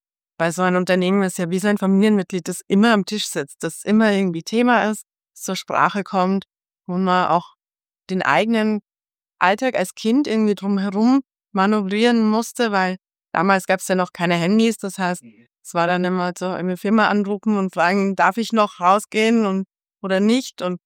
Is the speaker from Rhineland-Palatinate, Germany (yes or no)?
no; Rahnstein, Bavaria, Germany; ich komme ursprünglich aus Rahnstein, in Oberbayern